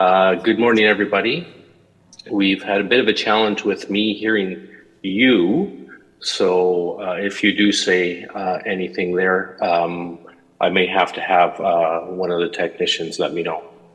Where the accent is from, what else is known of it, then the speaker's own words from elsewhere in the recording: Ontario, Canada; And on my mother's side, I am Moose Cree from the Moose Cree and Tekwatagamo First Nations in Ontario, where I am.